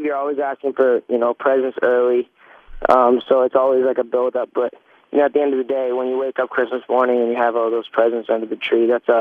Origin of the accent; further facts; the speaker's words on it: Stratford, Ontario, Canada; I grew up in Stratford, Ontario, but, like, Toronto seems like home when I'm back here.